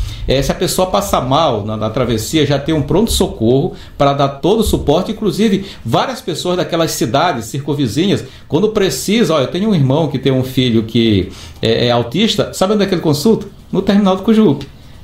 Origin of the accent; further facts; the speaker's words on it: Bequimão, Maranhão, Brazil; Eu sou de Bequimão.